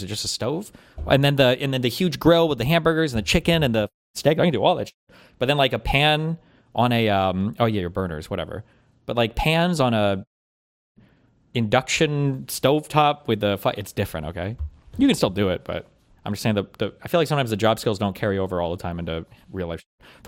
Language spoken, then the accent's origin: English; United States; Yeah, I'm American. We do eat steak for breakfast sometimes, motherfucker.